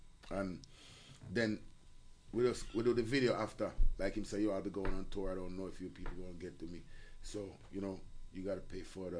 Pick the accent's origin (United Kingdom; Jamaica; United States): Jamaica; No, but as I tell you, as a Jamaican man, and me love all the American brother.